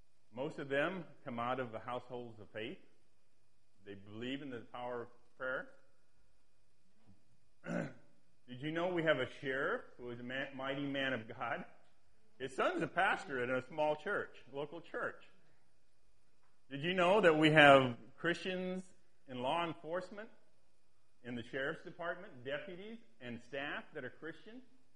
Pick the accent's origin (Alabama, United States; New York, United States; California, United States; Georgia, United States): California, United States; Eureka; I thought of how blessed we were here in Eureka, my hometown, here in Humboldt County.